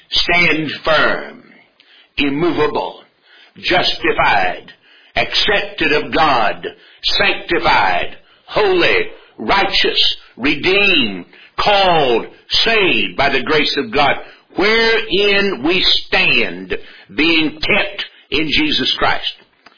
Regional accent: the South, United States; accent: Southern; Just in case you can't tell it by my accent, and I haven't given it away in conversation, which I hope I have in both cases, I'm not only an American, I am a Southern American.

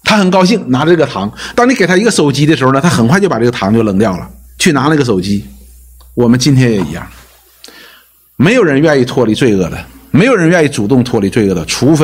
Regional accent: China; 我们中国人叫五千年的文明

